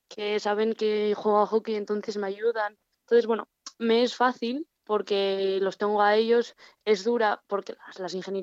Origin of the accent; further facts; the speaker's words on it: La Felguera, Asturias, Spain; Sí, yo soy de la Felguera.